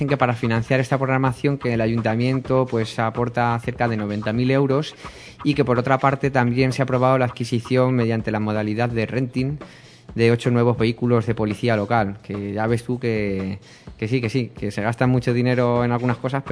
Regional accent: Leganés, Community of Madrid, Spain; Yo llevo toda la vida viviendo aquí, nací en Madrid, pero le gánense de pura cepa y castellano, ¿no?

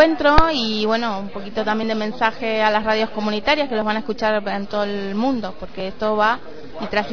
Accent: Argentina; Bueno, soy argentino, así que hay que esperar.

